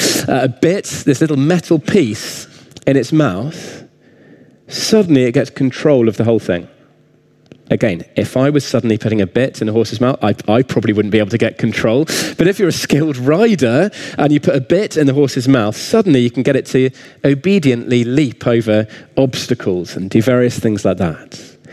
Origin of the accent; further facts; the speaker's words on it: South West England, United Kingdom; That's about, I don't know, a mile or so from where I grew up in Cornwall.